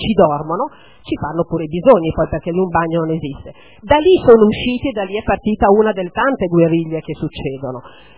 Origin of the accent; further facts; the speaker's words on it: Milan, Lombardy, Italy; born there; Io sono nata in Giambellino e abito esattamente di fronte a Largo Balestra.